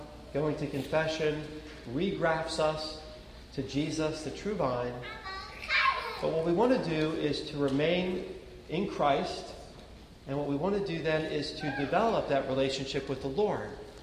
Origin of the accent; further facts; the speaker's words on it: Philadelphia, Pennsylvania, United States; Growing up in Philadelphia, in the suburbs of Philly, we had a nice backyard, and I had a garden back there.